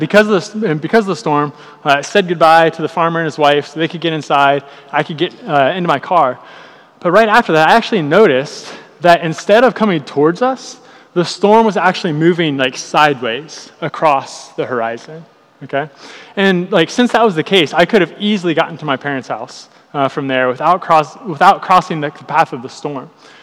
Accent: Ohio, United States; now in Cincinnati, United States; I was in my hometown in Southern Ohio

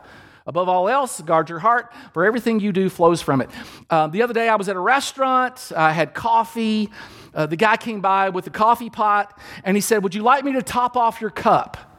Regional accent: Kentucky, United States; When I grew up in Kentucky, and we would play basketball in the summer, and we usually played at my house

